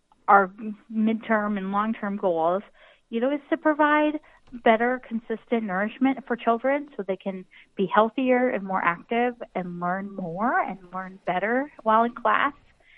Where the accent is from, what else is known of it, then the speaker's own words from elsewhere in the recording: Iowa, United States; come from rural North Central Iowa. So knowing that the Food Bank of Iowa helps people not only in my hometown and the community where I live now